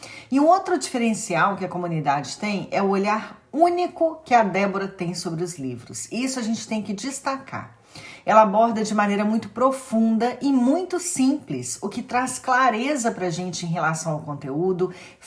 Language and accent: Portuguese; Belo Horizonte, Minas Gerais, Brazil; now in Italy; eu tenho 50 anos, sou mineira de BH, mas moro na Itália